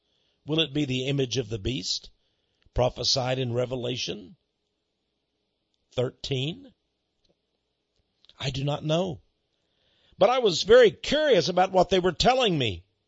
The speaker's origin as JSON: {"language": "English", "town": "Austin", "region": "Texas", "country": "United States", "said": "from Austin, Texas, driving through."}